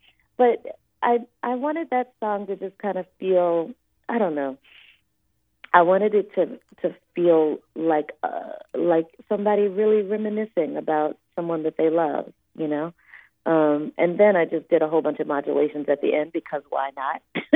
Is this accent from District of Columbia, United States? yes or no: yes; Washington, District of Columbia, United States; Yes, in my hometown of D.C.